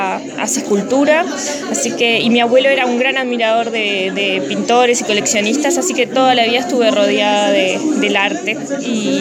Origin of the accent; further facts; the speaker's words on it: Uruguay; como soy de Uruguay y la exposición se hace aquí en Bretaña